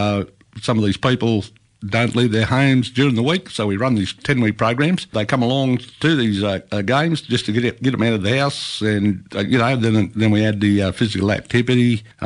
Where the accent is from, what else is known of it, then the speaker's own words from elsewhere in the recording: Charleville, Queensland, Australia; I'm from Charleville, Augathella. I'm from the Bidjara people on my father's side and Manandangi people on my mother's side. That's from around Surat.